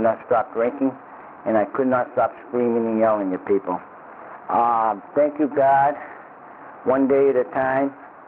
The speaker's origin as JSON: {"language": "English", "town": "Reedville", "region": "Massachusetts", "country": "United States", "said": "I'm from Reedville, Massachusetts."}